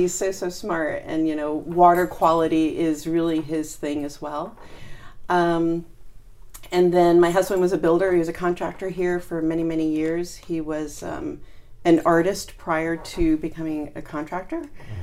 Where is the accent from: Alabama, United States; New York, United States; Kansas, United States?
New York, United States; East Hampton; And I grew up in East Hampton, and I would, half my family went to California, the other half stayed here.